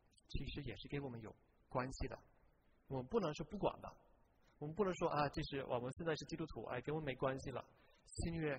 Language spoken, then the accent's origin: Chinese; United Kingdom; Chinese is a second language; now in Hong Kong; 我来自英国